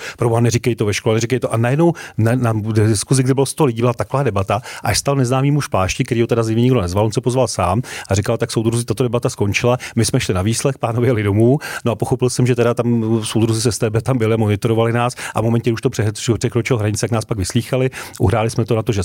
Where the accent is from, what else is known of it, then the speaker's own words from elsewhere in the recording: Olomouc, Olomouc Region, Czechia; now in Prague, Czech Republic; říkám, že jsem Pražák narozený v Olomouci a pořád jsem velký olomoucký patriot